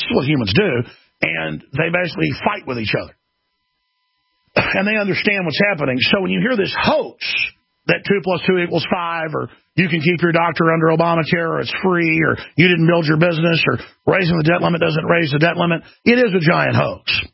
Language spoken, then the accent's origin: English; Dallas, Texas, United States; also born or lived in Austin, United States; this is what I experienced growing up in Dallas, Texas, living in Austin, Texas, spending a lot of summers, at least a month each summer for a lot of years with my cousins down in San Antonio